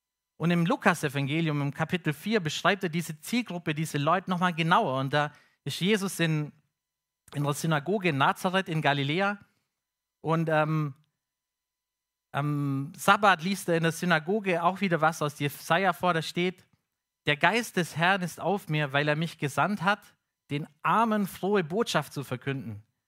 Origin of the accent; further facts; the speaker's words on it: Swabia, Germany; accent: Swabian; da kann ich als Schwabe voll mitfühlen.